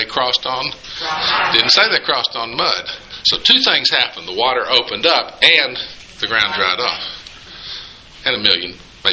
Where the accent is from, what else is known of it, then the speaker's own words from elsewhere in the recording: Tennessee, United States; I grew up in East Tennessee back during the Depression under monies from the New Deal.